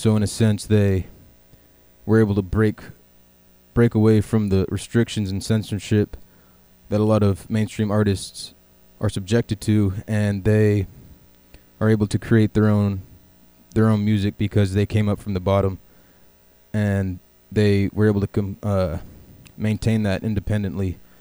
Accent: Seattle, Washington, United States; I wanted to dedicate this show to my hometown of Seattle

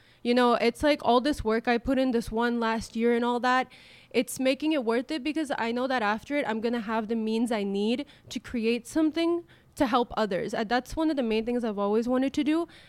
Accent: Afghanistan; I'm from Afghanistan. There's girls in my country right now wishing that they could be worried about their test.

